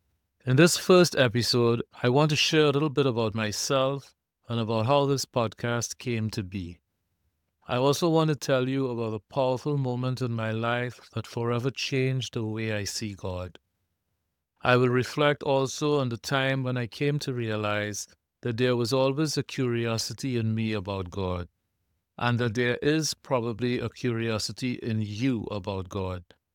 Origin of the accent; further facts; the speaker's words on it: Trinidad & Tobago; also born or lived in Germany / Turkey; I was born and raised in the sunny Caribbean in Trinidad and Tobago. I also lived in Germany for a couple of years and in Turkey for a short time back in 2021.